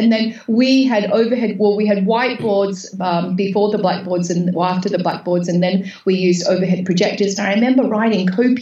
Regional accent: Australia; accent: slightly Australian; It's slightly Australian. Yeah, slightly Australian.

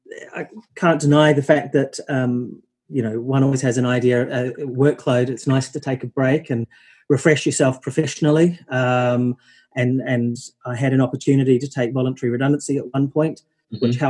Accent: New Zealand; accent: New Zealand; now in Cambridge, United Kingdom; I grew up in New Zealand, as the accent probably gives away. I went to a state school, as is typical in New Zealand, was a country school

